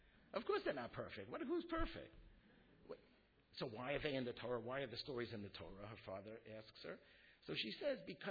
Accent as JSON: {"language": "English", "country": "United States", "tie": "born or raised there", "said": "Now, I grew up in America, Baruch Hashem, and I was always taught in America"}